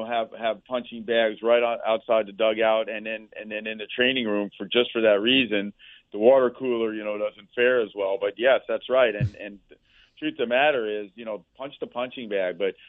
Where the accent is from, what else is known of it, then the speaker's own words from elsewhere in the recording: Miami, Florida, United States; I grew up in Miami in kind of a plighted area.